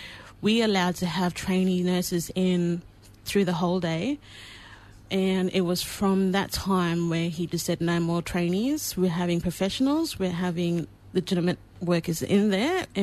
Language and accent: English; Townsville, Queensland, Australia; now in Brisbane, Australia; I'm originally from Townsville, so I've been living in Brisbane for 9 years now.